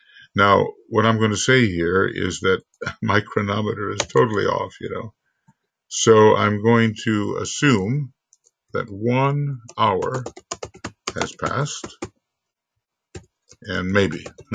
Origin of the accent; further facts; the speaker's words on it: United States; I'm an American, I guess, in this particular incarnation